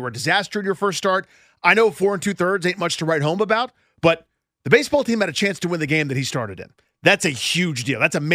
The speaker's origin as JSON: {"language": "English", "town": "Washington", "region": "District of Columbia", "country": "United States", "said": "Washington is the team that I care about because I'm from Washington, D.C."}